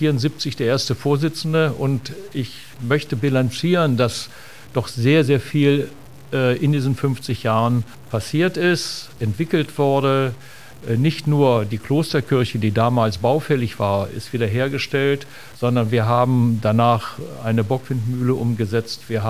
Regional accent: Braunschweig, Lower Saxony, Germany; Ich bin in der Stresemannstraße auf dem Grundstück meiner Eltern groß geworden, von denen die Riddagshäuser immer sagten, das gehört nicht zu Riddagshausen, das ist außerhalb unseres Dorfes.

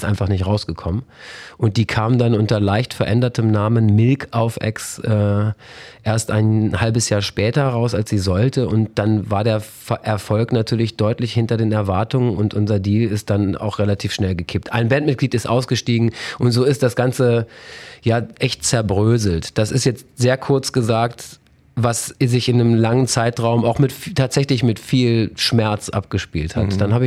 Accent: Dettum, Lower Saxony, Germany; Ich habe als Kind, ich komme aus Dettum, zwischen Elm und Asse.

